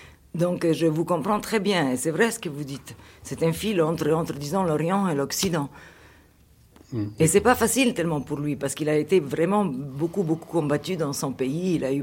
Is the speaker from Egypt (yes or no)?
yes; Cairo, Cairo Governorate, Egypt; moved away as an adult; ce n'est plus l'Égypte de mon enfance, parce que je suis partie du Caire il y a 30 ans, et j'étais quand même adulte. Quand j'ai quitté l'Égypte, j'avais 21 ans.